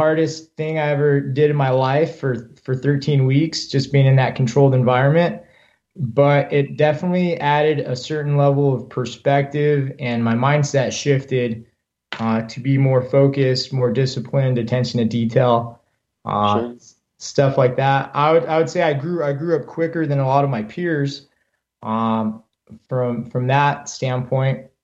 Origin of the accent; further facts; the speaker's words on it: Ontario, California, United States; So I grew up in Ontario, California, just like Justin mentioned, single parent household.